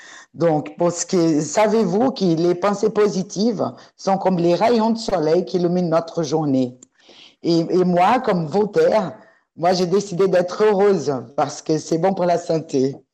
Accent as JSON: {"language": "French", "country": "Brazil", "said": "je suis une habitante de quartier de Paki depuis 2006. Je suis brésilienne"}